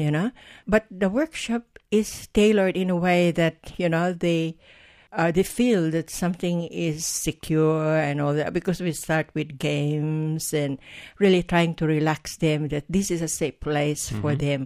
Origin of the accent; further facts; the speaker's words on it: Mindanao, Philippines; I come from Mindanao, The southern part of The Philippines.